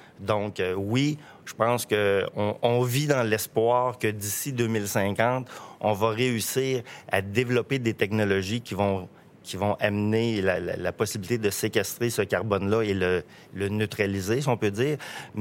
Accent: Quebec, Canada; Moi, je suis originaire de l'Abitibi.

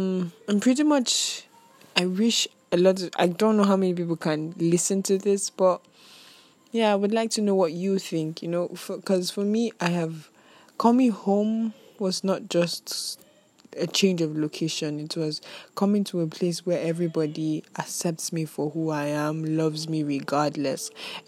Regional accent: Nigeria; I am Nigerian.

